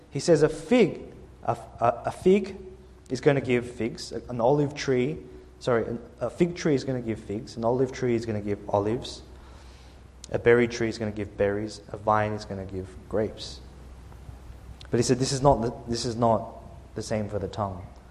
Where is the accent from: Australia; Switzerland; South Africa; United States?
Australia; we would be familiar growing up in Australia of how wildly crazy a bushfire can be